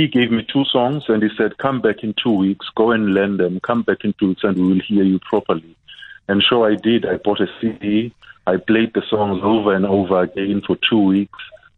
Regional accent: South Africa; moved away; I'm from South Africa, and I'm here for a little period, and I would like to be heard.

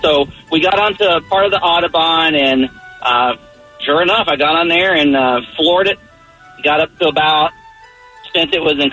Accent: United States; And I was like, I'm American. I'm in a rental car.

